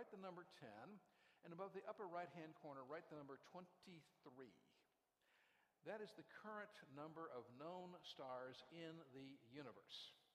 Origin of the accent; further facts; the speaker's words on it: Orlando, Florida, United States; Now, Pastor Mac mentioned I come from Florida, from Orlando. We just got hit by the northeast corner of a Cat 2 hurricane.